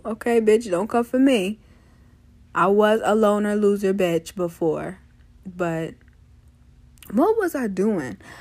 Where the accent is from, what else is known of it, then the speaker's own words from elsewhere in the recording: Ohio, United States; Am I allowed to say I'm from Ohio?